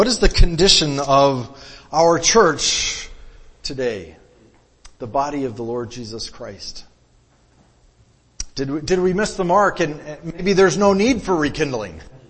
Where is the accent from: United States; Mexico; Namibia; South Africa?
Mexico; So I grew up in Mexico.